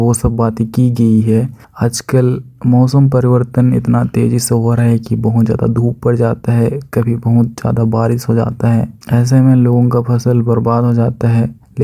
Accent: Karuna, Jharkhand, India; मैं तुरपा प्रखंड के करुणा गांव का निवासी हूँ।

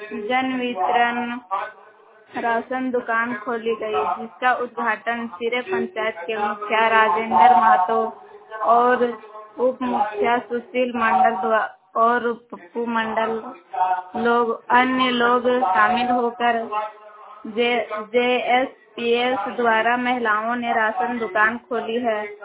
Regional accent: Manwa, Jharkhand, India; हम मानवा गांव से हैं, प्रखंड विष्णुगढ़ प्रखंड से

